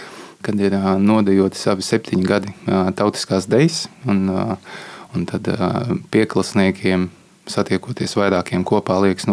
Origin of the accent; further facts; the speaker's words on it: Madona, Madona Municipality, Latvia; Es esmu pats no Madonas, un tad priekš, nu, relatīvi tādiem lauku bērniem